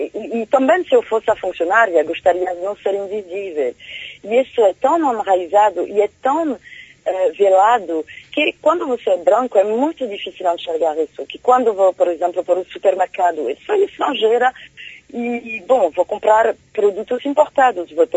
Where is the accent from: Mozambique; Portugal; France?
France; Portuguese is a second language; now in Brazil; eu, como negra, como francesa